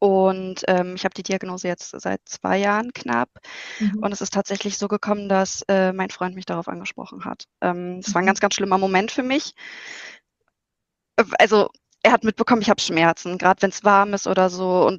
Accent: Berlin, Germany; ich komme aus Berlin und wir haben hier keine Berge

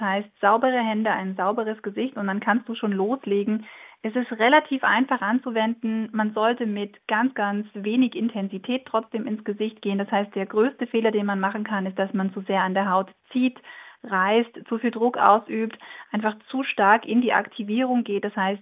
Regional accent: Germany; moved away as an adult; now in Innsbruck, Austria; Ja, ich lebe mit meinem Mann und unserer kleinen Tochter Wilma in Innsbruck. Ich bin eigentlich Deutsche, das heißt, das ist meine Wahlheimat, das wunderschöne Tirol mit seinen wunderschönen Bergen.

